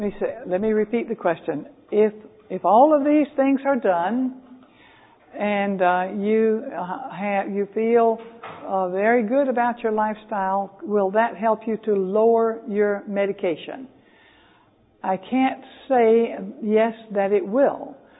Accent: Georgia, United States; We didn't know this as a flavoring agent when I grew up in South Georgia.

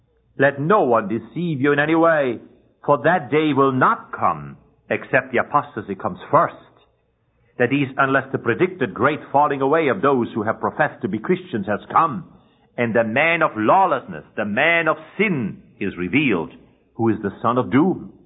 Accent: Switzerland; You know, I'm from Switzerland

